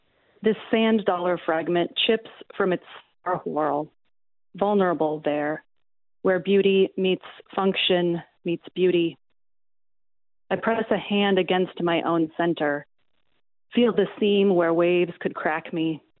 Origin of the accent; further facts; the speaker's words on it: Port Angeles, Washington, United States; Yeah, well, I grew up on the Olympic Peninsula of Washington State in the town of Port Angeles